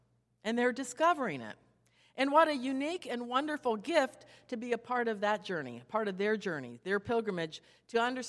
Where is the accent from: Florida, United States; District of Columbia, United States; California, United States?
Florida, United States; Boynton Beach; You all know I was born and raised here in Boynton Beach, Florida, and I left and went other places, but here I am, back home again.